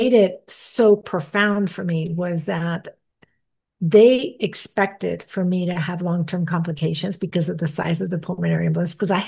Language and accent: English; Texas, United States; And I'm not from Houston, Texas. I was from South Texas.